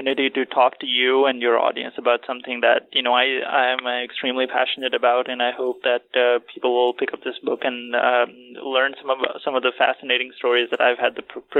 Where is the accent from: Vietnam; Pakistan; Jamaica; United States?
Pakistan; So, I'm originally from Pakistan